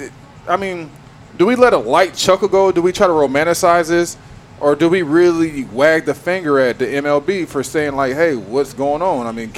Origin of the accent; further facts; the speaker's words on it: San Diego, California, United States; I grew up especially down here. I especially grew up as a single Padre fan.